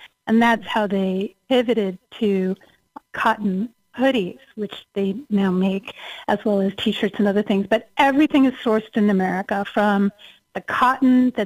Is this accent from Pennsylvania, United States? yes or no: yes; Philadelphia, Pennsylvania, United States; now in Boston, United States; I'm actually from Philadelphia. When I moved to Boston, I didn't know anything about this place.